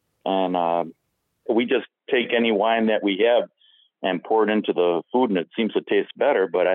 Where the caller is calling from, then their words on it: Carol Stream, Illinois, United States; Carroll Stream, Illinois.